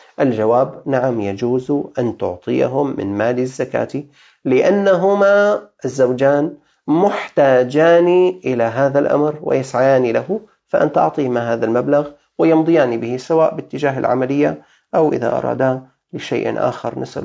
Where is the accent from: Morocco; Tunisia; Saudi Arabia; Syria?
Syria; ما يساوي 3500 ليرة سورية عندنا في الشام في سوريا.